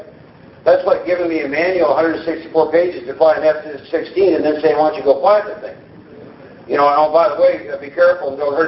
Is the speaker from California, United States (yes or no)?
no; Iowa, United States; I was born and raised in the Midwest, a state called Iowa. Lived on a farm for 10 years of my life, went to town once a month, and age 10 moved to a town of 3,000